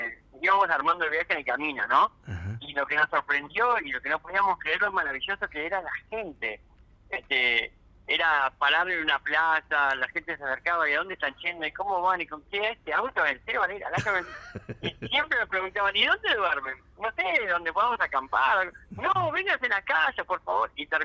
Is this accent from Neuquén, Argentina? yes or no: no; Sierra de la Ventana, Buenos Aires Province, Argentina; nos criamos en Candelaria en Chascomucho, me crié en Sierra de la Ventana, cerca de Bahía Blanca, ajá, y crecimos en el campo.